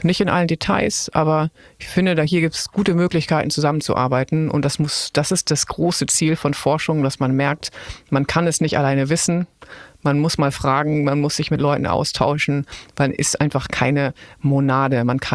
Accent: Northern Germany, Germany; ich bin aus Norddeutschland, protestantisch gepflegt.

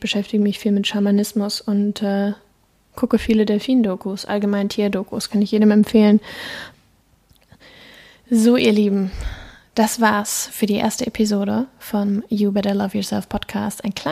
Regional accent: Northern Germany, Germany; Ich bin eine Norddeutsche und habe sehr, sehr, sehr viel Zeit in meinem Leben am Meer verbracht.

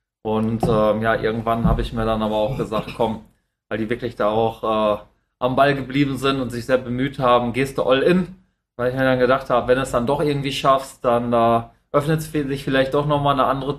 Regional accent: Dortmund, North Rhine-Westphalia, Germany; Ich komme ja aus Dortmund

